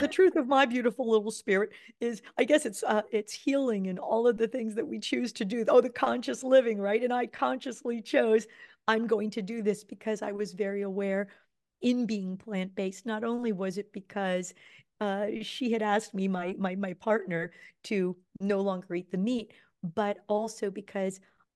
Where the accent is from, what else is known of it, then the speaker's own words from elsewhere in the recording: Philippines; I'm a Filipino. We grew up with like pig on the table, you know, Christmas time, big old apple in the mouth.